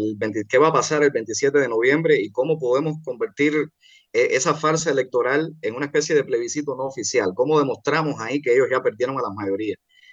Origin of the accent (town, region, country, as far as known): Cuba; born there